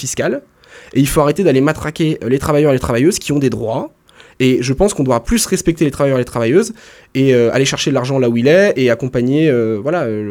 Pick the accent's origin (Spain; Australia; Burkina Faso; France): France; Plérin, Brittany; moi, je viens de Plérin.